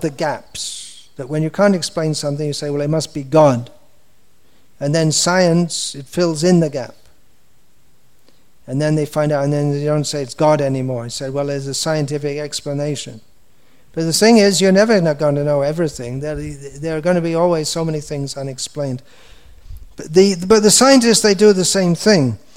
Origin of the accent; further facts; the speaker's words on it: England, United Kingdom; I am an Englishman, I am almost 64 years old